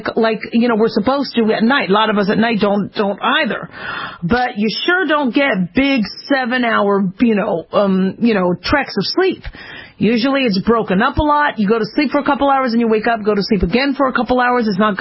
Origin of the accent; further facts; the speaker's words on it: Phoenix, Arizona, United States; now in Las Vegas, United States; I live in Las Vegas, so everything's 24 hours here. But I remember growing up in Phoenix, Arizona. I mean, the city shut down at 11.